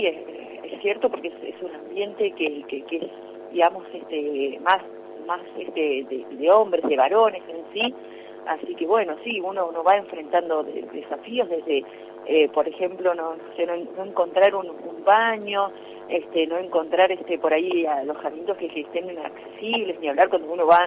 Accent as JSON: {"language": "Spanish", "country": "Argentina", "said": "hace 119 años que estamos los argentinos en la Antártida"}